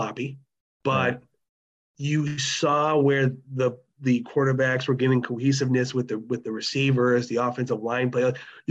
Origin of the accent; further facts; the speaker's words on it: Buffalo, New York, United States; And I was extremely lucky growing up in Buffalo, Buffalo, New York.